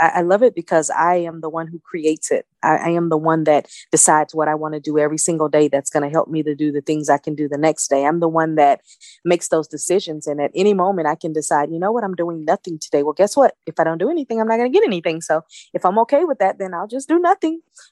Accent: Texas, United States; I mean, I'm from Texas. We greet with a hug no matter who we meet.

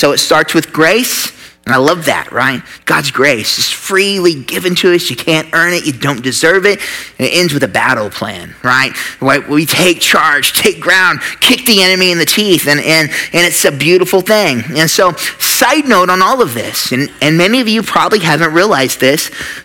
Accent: Catoosa, Oklahoma, United States; I'm not even from the area, and I like to make fun of people from FOIL, so I just don't even know. I'm from Catoosa.

